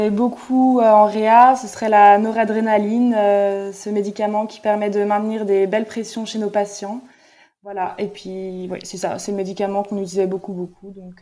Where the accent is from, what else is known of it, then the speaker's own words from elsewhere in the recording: Annecy, Auvergne-Rhône-Alpes, France; now in Switzerland; vu que moi je suis d'Annecy à la base, ça me permettrait de revenir un peu dans le coin.